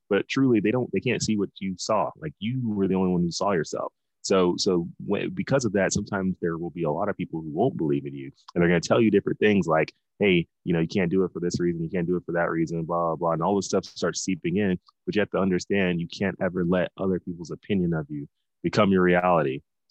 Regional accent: Dallas, Texas, United States; I'm originally from Dallas, Texas. Grew up there my whole life. Both of my parents immigrated from Nigeria to the U.S. Back in the 80s before deciding to settle in Dallas

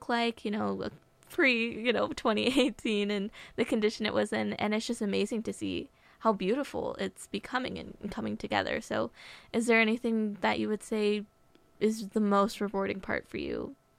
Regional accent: Astoria, Oregon, United States; I grew up in Astoria and I've seen that building every time I go over to Iwako or Long Beach.

